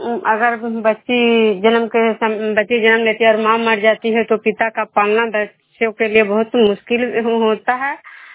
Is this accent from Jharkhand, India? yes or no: no; Khajra, Bihar, India; मैं प्रोग्राम खजरा पंचायत नालंदा जिला नवसा प्रखंड के निवासी हूँ।